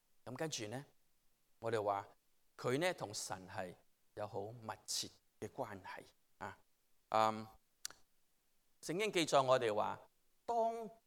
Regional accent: China; 跟我们中国人的文化一样，我们要尊重老人家

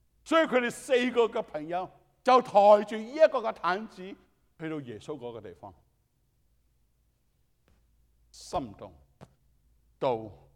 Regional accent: United States; 我们美国人很喜欢 privacy

